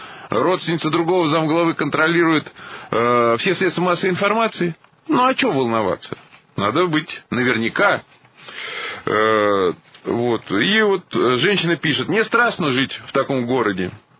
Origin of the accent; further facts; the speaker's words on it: Starbeyevo, Moscow Oblast, Russia; Родилась в 46-м году в поселке Старбеево. А мои предки родом из Лобанова. Мне очень дорога моя малая родина.